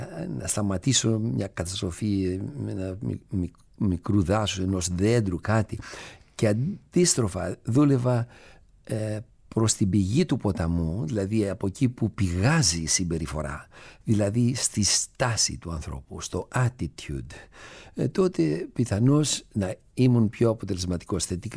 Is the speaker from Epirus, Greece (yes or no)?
no; Ithaca, Ionian Islands, Greece; Στην Ιθάκη βέβαια είναι ο τόπος μου